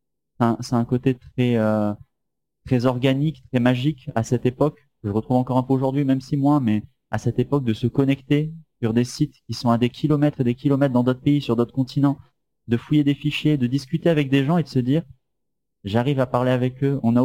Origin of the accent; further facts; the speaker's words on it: Rennes, Brittany, France; moi du coup, je viens de Rennes, en France. Où, voilà, la capitale de la Bretagne. C'est ça, exactement. J'y suis depuis pas longtemps